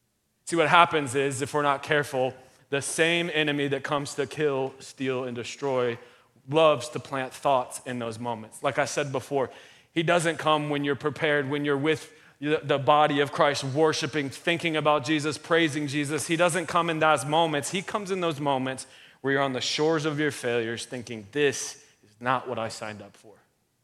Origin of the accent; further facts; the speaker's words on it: Florida, United States; I'm born and raised in Central Florida. That's the beach I've always gone to.